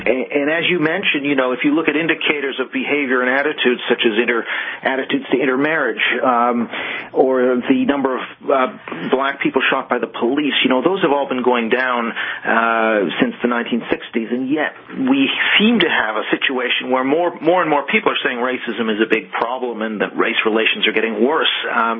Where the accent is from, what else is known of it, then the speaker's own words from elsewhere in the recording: Vancouver, British Columbia, Canada; of course I am from Vancouver, so I am from your side of the pond.